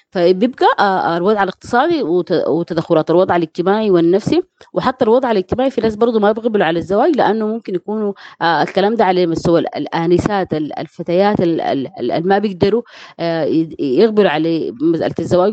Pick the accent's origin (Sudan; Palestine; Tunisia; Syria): Sudan; احنا كمجتمع سوداني